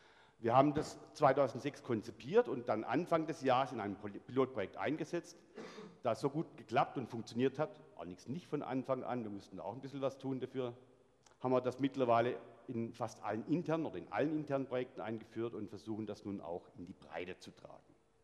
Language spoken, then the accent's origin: German; Baden-Württemberg, Germany; Ich komme aus Nordwürttemberg, fränkischen Teil Württembergs, dem Jagsttal, von dort, wo der Götz von Berlichingen herkommt. Schlimmer noch, mein Heimatgral ist nach einem Unterstamm der Vandalen benannt.